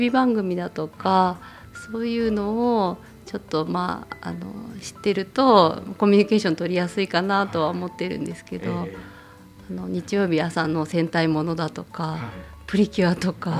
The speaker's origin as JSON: {"language": "Japanese", "town": "Matsudo", "region": "Chiba", "country": "Japan", "said": "松戸市です。"}